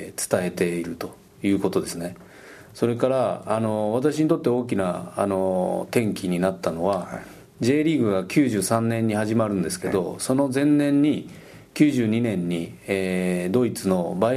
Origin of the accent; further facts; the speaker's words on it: Matsue, Shimane, Japan; 自分自身は島根県の松江市というところの出身なんで、